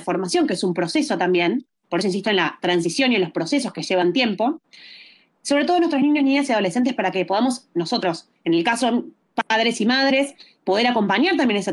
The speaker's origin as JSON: {"language": "Spanish", "region": "Buenos Aires Province", "country": "Argentina", "said": "Yo provengo de la provincia de Buenos Aires"}